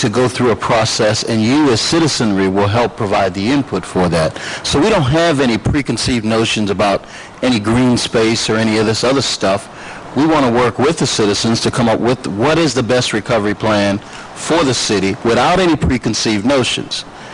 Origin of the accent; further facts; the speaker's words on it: Louisiana, United States; I'm from the Lower Ninth Ward, and I think the key thing to understand about this redesign